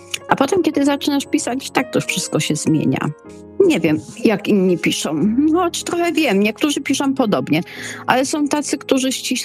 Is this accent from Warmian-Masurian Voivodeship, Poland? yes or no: no; Silesian Voivodeship, Poland; U nas na Śląsku jest to słowo gwarowe